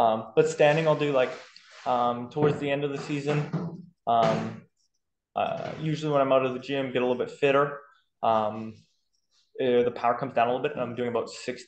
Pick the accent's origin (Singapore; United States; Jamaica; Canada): Canada; I've come from North America, I'm Canadian.